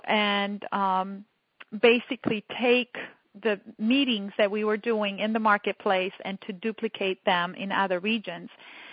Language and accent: English; Romania; Of course, my home country, Romania.